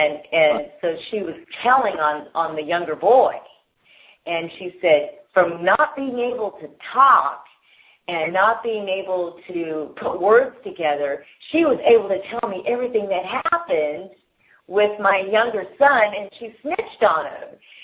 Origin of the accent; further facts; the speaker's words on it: Alameda, California, United States; I'm from Alameda, California.